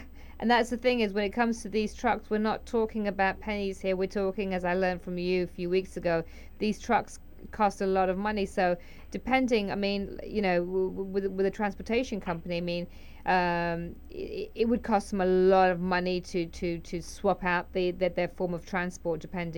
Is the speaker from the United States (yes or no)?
no; London, United Kingdom; and I grew up in London, and like, and I've been to many cities